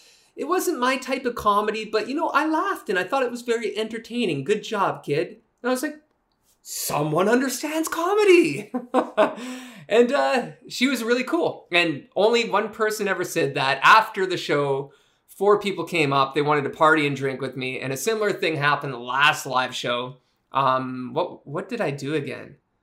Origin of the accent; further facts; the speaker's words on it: Japan; being a white boy born and raised in Japan